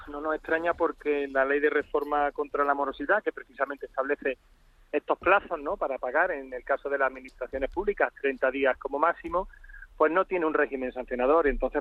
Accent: Andalusia, Spain; Andalucía, lo recuerdo como andaluz porque me he quedado con el dato

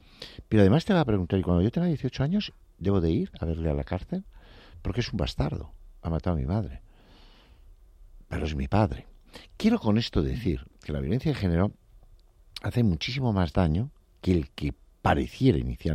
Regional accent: Pamplona, Navarre, Spain; van a mi tierra, a Pamplona, en los Sanfermines

